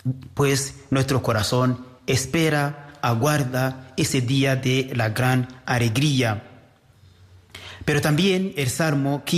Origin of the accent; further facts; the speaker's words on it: Spain; now in Rwanda; somos españoles de nacimiento, ¿no? Aunque estemos aquí en Ruanda, pero venimos de allá.